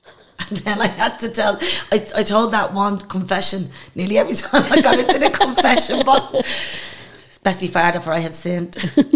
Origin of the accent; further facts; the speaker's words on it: Dublin, Leinster, Ireland; we moved there out of there when I think I was four, and we moved into the North Strand